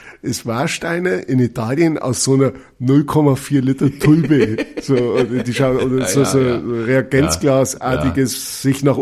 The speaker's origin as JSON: {"language": "German", "region": "Bavaria", "country": "Germany", "said": "Das ist was, wo ich stolz drauf bin, als Bayer oder als Franke, auf dieses Reinheitsgebot."}